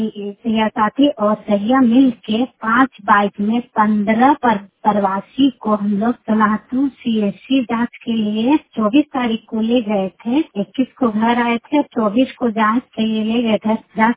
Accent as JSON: {"language": "Hindi", "town": "Gujreti", "region": "Jharkhand", "country": "India", "said": "और मेरा गांव गुजरेटी है और मैं लोहासु क्लस्टर से सहिया साथी हूँ और हम लोग का ब्लॉक पड़ता है सोनाहातु सी एस सी पड़ता है।"}